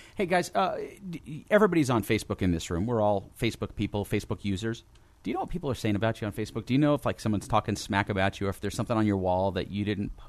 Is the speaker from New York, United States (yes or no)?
yes; New York, United States; But it doesn't like the fact that I'm from New York, New York.